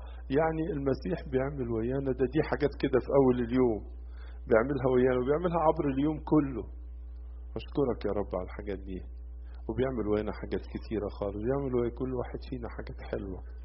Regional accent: Egypt; وطبعا مدينة كورنثوس دي مدينة كبيرة زي مدينة اسكندرية كده عندنا في مصر

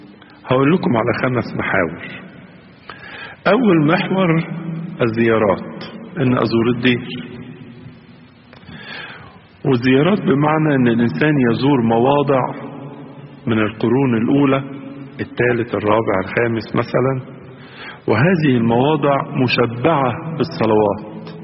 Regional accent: Egypt; وبعدين بقول له زرت الأديورة القبطية عندنا في مصر؟

